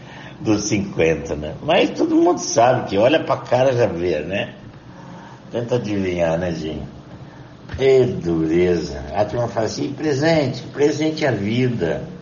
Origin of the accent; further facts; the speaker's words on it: Cambará, Paraná, Brazil; born there; eu nasci lá em Cambará, numa casinha de madeira, sabe? Uma casinha de madeira, num sítiozinho na beira de um rio, sem energia elétrica, na base da lamparina.